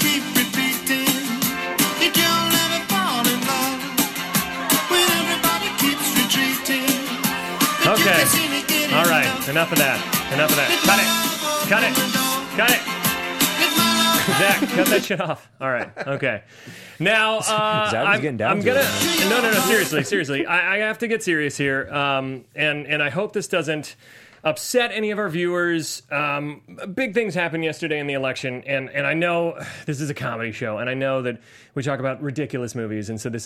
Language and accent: English; Ohio, United States; I grew up in Ohio. I saw the rubber industries. I saw steel industries. I saw industries leave.